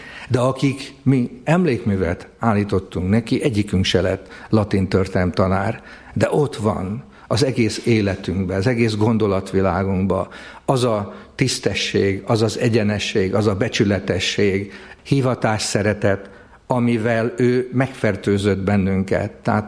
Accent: Csurgó, Somogy, Hungary; born there; 2 héttel ezelőtt az én szülővárosom ünnepelte alapításának 1000. évfordulóját, ez a Somogy megyei Csurgó.

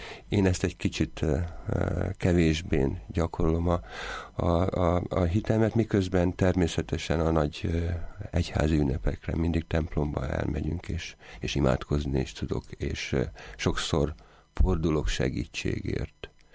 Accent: Jászberény, Jász-Nagykun-Szolnok, Hungary; én Jászberényben születtem, a szüleim jászapáti származásúak, egy földműves családból származnak, és aztán átköltöztek Jászberénybe, ahol édesapám tűzoltó lett.

